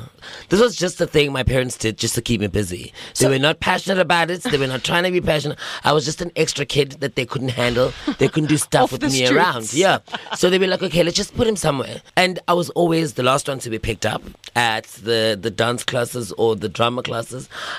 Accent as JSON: {"language": "English", "town": "Umlazi", "region": "KwaZulu-Natal", "country": "South Africa", "tie": "born there", "said": "I was born in Umlazi."}